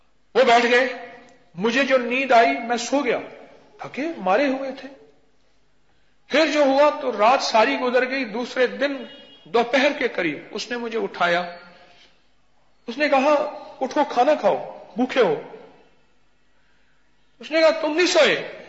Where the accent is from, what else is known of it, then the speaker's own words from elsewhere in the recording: Uch, Punjab, Pakistan; born there; میں اونچا بھی ہوں، میری پیدائش ہی اونچ کی ہے، ہمارا ابارا سارا نظام ہی اونچ کا ہے.